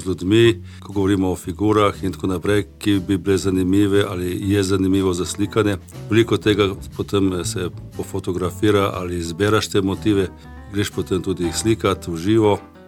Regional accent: Inner Carniola, Slovenia; now in Logatec, Slovenia; jaz sem Logatec priseljen in kakor sem zdaj Logačan, sem tudi čutim, da sem iz Loške doline in da sem bolj notranjski zapisan, kakor sam Logatec, da pa sem zdaj pognal korenine Logatca tudi res.

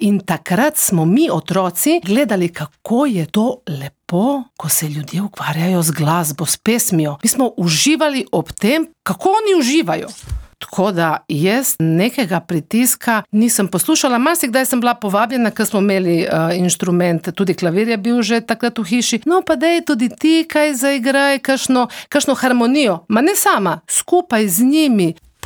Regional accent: Rijeka, Primorje-Gorski Kotar County, Croatia; Tudi mama, jaz sem, cel čas smo iz Reke hodili v cerkno, smo hodili stari mami na obisk, tukaj na Postojnskem je oče imel veliko prijateljev

